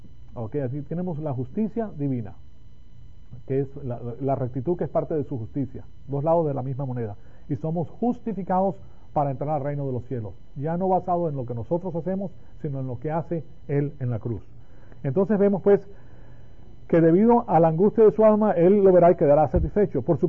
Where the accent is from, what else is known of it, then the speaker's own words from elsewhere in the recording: Colombia; esto sucede mucho en Colombia, donde en mi país natal